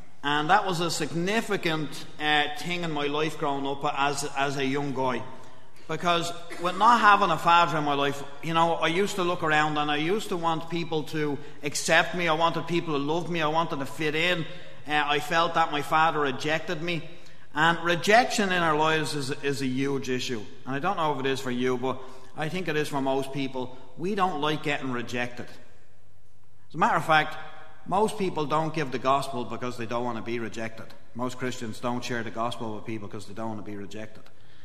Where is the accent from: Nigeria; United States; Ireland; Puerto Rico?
Ireland; Dublin, Leinster; I grew up in Dublin in a place called Talla. Now, it sounds posher than it actually is. It's a really working class area. It's a real rough place. It's a really big housing scheme